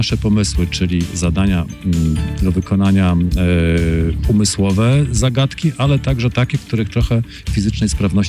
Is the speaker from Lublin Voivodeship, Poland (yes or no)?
no; Połczyn-Zdrój, West Pomeranian Voivodeship, Poland; od wielu, wielu lat jestem rodowitym mieszkańcem Połczyna Zdroju.